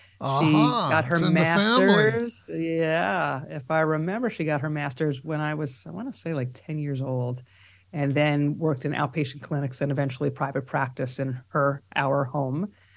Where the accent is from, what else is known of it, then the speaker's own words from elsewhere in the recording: New York, United States; because I actually grew up in Long Island. But I've, as I've has said recently, I feel like I grew up in New York because I've been here since after college, so about 30 years.